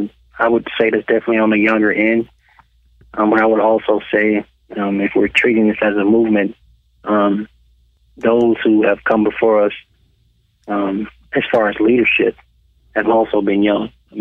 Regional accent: Birmingham, Alabama, United States; Well, the short version is I am a son of Birmingham. I was born and raised in Birmingham. My family's from here. All my extended family's from here.

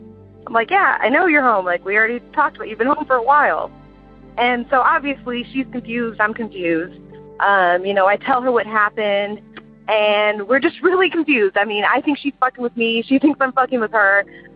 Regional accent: Houston, Texas, United States; I'm from Houston, Texas.

